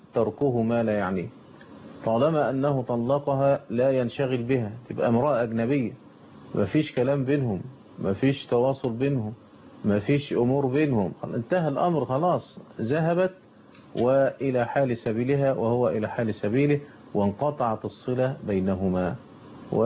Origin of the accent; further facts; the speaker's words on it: Egypt; كما الحال عندنا في مصر